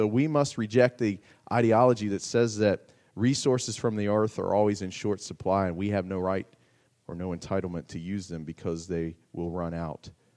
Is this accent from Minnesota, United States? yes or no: no; Maryland, United States; born or raised there